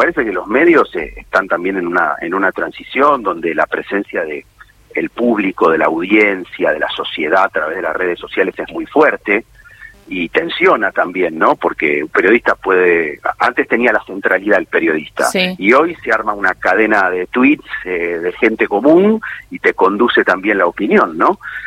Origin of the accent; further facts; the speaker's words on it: Buenos Aires Province, Argentina; Yo como bonaerense